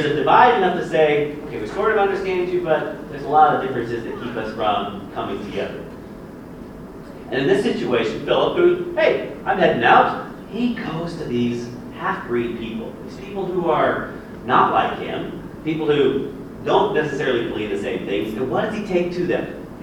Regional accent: Florida, United States; I grew up in Florida, she grew up in Kansas, but we're still sort of American

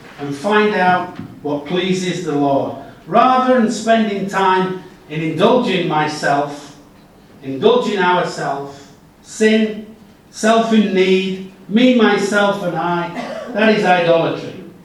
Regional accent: England, United Kingdom; It happened in England, and I'm ashamed to be English or British, if you like, because I'm half Welsh.

